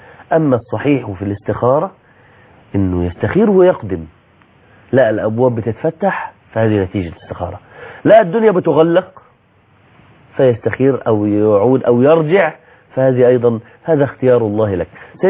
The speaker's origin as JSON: {"language": "Arabic", "country": "Egypt", "said": "الخطوة التي بعد ذلك عندنا على الأقل عندنا في مصر، نقول هنقرأ الفتحة"}